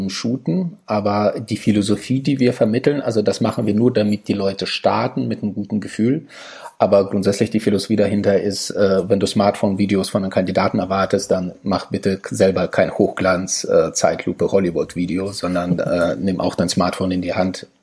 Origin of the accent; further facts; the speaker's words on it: Dortmund, North Rhine-Westphalia, Germany; Ich komme aus Dortmund.